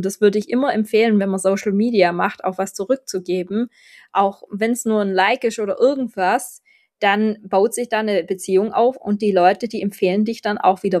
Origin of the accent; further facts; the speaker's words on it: Baden-Württemberg, Germany; accent: Swabian; ich bin Schwäbin, ich rede Schwäbisch